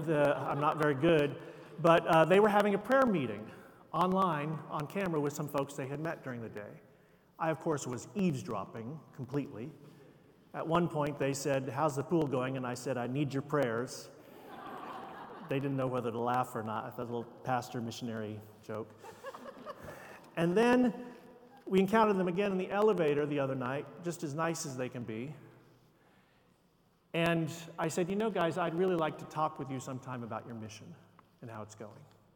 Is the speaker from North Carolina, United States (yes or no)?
no; Independence, Missouri, United States; Now, some of you may know that I grew up in Independence, Missouri.